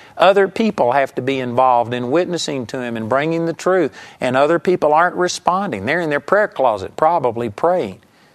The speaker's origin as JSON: {"language": "English", "town": "Arlington", "region": "Texas", "country": "United States", "tie": "born or raised there", "said": "I grew up in Arlington, Texas"}